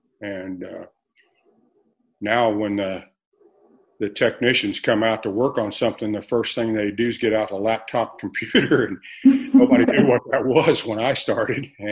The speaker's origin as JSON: {"language": "English", "region": "Illinois", "country": "United States", "tie": "born or raised there", "said": "I was born and raised up in Moultrie County, kind of the southeast corner near a little town called Gaze, Illinois, and raised on a farm and lived there until I left home to go to college"}